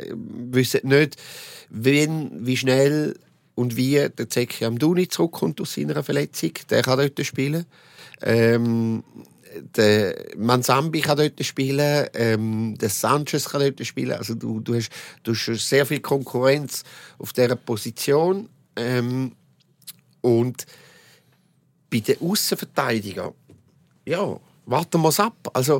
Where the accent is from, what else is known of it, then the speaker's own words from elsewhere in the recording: Switzerland; Also die Qualifikation war einiges komplizierter gewesen als bei uns in der Schweiz.